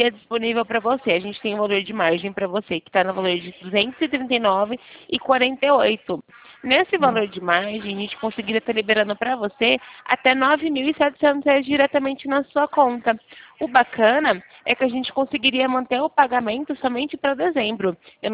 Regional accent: Campinas, São Paulo, Brazil; eu sou aqui de Campinas

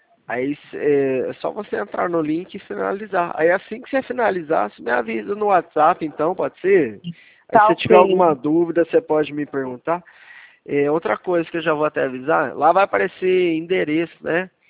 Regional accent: São Paulo, Brazil; sou aqui do interior de São Paulo.

